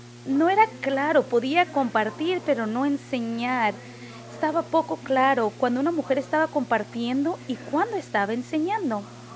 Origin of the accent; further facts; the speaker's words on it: Washington, United States; yo soy del estado de Washington, y cuando vine aquí a Arizona por la Universidad Gran Cañón para jugar béisbol